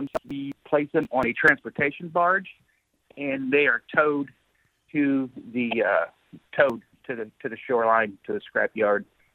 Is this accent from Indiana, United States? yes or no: no; Akron, Ohio, United States; That's correct. I'm from Akron, Ohio.